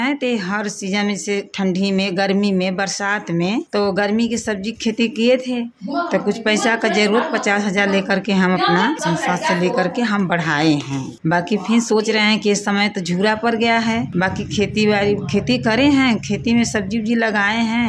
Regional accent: Bhatewara, Uttar Pradesh, India; 96 block जिला मिर्जापुर की रहने वाली हूँ, गांव भटेवरा।

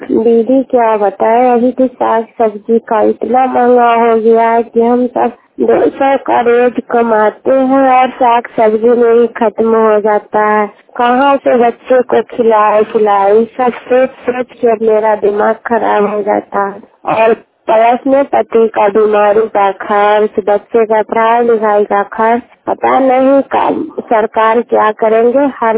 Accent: Bhagwanpur Pakdi, India; मैं लालगढ़ प्रखंड के रहने वाली हूँ, गाँव भगवानपुर पकड़ी।

